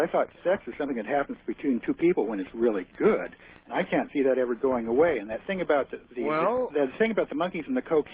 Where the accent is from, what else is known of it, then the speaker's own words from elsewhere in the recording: Kansas, United States; I grew up in Kansas listening to soul music.